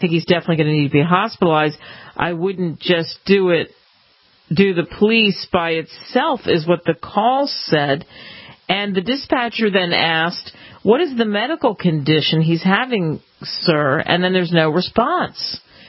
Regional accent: New Jersey, United States; If you go to Philly, which at one point was my hometown where I grew up across the bridge, I just learned that a place that I loved as a kid is 106 years old.

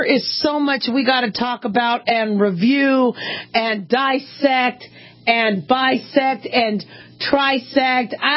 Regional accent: Nevada, United States; I also got to give a big shout out to us Nevadans. I'm from Nevada.

